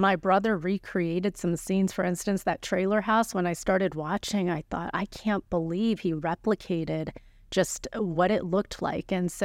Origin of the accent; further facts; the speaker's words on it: Arkansas, United States; And so for both my husband and me, we ended up growing up in Arkansas.